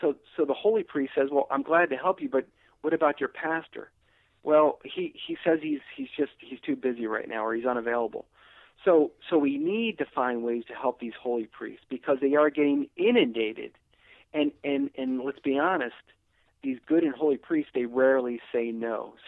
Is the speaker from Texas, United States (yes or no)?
no; Maryland, United States; So as the years went on, and I moved back to Maryland, my hometown, and I'd sort of seen the same thing in my own diocese.